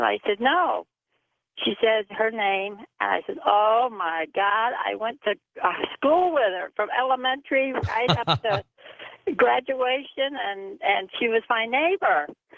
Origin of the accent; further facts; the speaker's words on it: Norwich, Connecticut, United States; I come from Connecticut, Norwich, Connecticut.